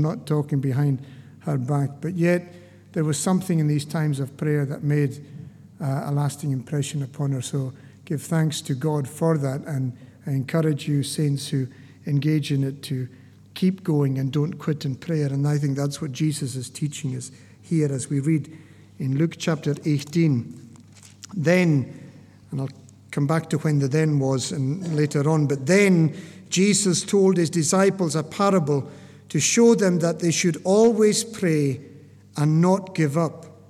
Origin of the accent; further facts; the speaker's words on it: Scotland, United Kingdom; also born or lived in Isle of Harris; I grew up in the Outer Hebrides of Scotland. I was born in the island of Harris, eventually moved to the island of Lewis, married a girl from the Isle of Lewis.